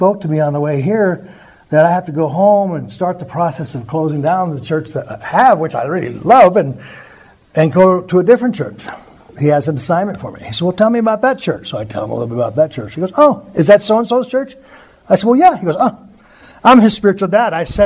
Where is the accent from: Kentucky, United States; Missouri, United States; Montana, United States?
Montana, United States; I'm from Montana.